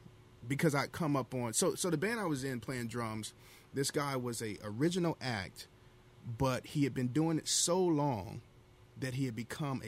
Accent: Virginia, United States; Oh, I'm from Virginia.

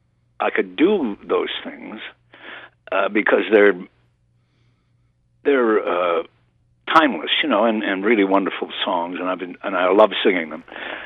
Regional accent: Winnipeg, Manitoba, Canada; the roots were that 55 years ago in my hometown of Winnipeg, Canada, I had a nightclub act

